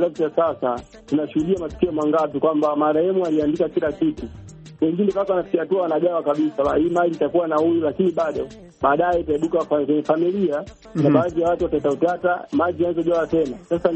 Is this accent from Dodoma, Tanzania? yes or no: yes; Mpwapwa, Dodoma, Tanzania; natokea Dodoma Mpwapwa, ndani Mpwapwa.